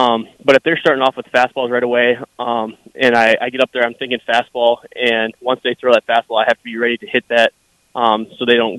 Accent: South Dakota, United States; Big Ten, since I'm from South Dakota, I've been following Big Ten, obviously.

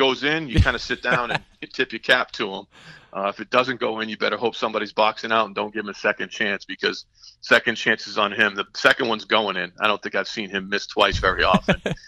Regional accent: Worcester, Massachusetts, United States; in Worcester, Mass. It's my hometown.

